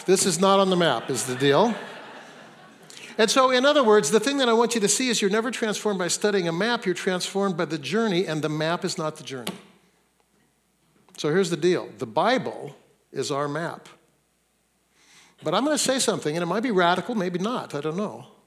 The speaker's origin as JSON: {"language": "English", "town": "Fresno", "region": "California", "country": "United States", "tie": "born or raised there", "lives_now": "Seattle, United States", "said": "I grew up in Fresno, though I live in Seattle now, and this was an annual pilgrimage for our family to Mount Hermon."}